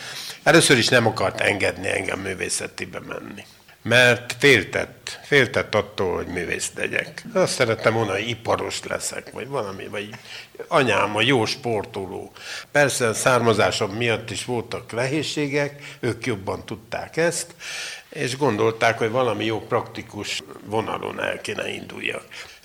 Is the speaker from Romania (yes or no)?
yes; Romania; és egyáltalán magyarként Bukarestben nem fogok bejutni, mert oda csak jó káderek jutnak be magyarként.